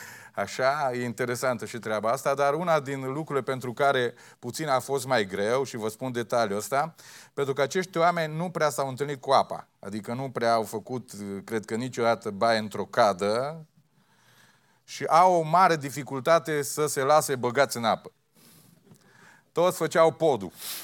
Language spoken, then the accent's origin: Romanian; Beclean, Bistrița-Năsăud, Romania; Eu vin din Beclean, din orășel micuț, din județul Bistrița, dar plin de viață